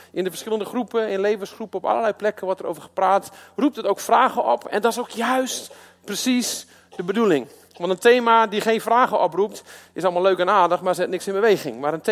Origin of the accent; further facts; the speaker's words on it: Loppersum, Groningen, Netherlands; ik ben een lobster, dus overal waar ik in dit land spreek, vertel ik ook, ik kom uit Loppersum.